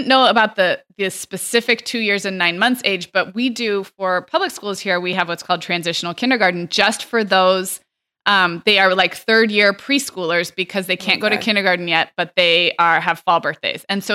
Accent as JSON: {"language": "English", "region": "California", "country": "United States", "tie": "born or raised there", "said": "When I was growing up in California, it was December 1st"}